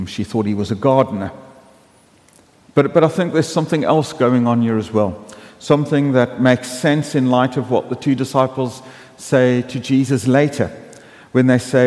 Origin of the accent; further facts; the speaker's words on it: South Africa; When I was growing up in South Africa, there was a children's program we used to watch